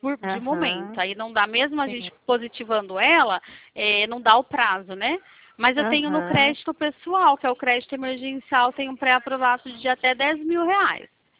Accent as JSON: {"language": "Portuguese", "town": "Campinas", "region": "São Paulo", "country": "Brazil", "said": "Eu sou de Campinas, São Paulo."}